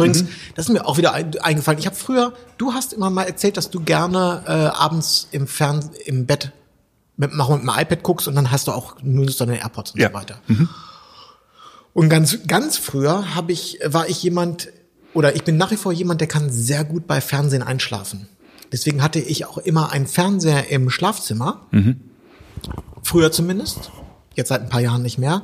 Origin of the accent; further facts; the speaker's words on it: West Germany, Germany; also auch für mich als Wessi